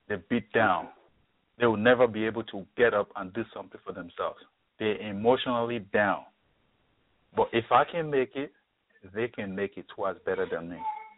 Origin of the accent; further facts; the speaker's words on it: Warri, Delta, Nigeria; born there; I was born in Nigeria, Warri City in Nigeria. It's one of the oil-producing city in Nigeria, Midwest Nigeria, the River Rhine.